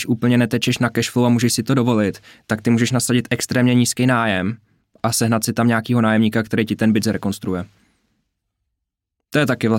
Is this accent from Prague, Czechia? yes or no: no; Hradec Králové, Hradec Králové Region, Czechia; když já jsem z Hradce a ten byt není v Hradci, ale je třeba u Náchoda